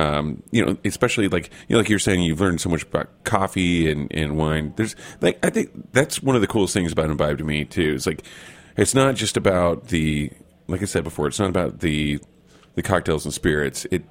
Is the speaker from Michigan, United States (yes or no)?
no; Oklahoma, United States; and then realized we're both from Oklahoma.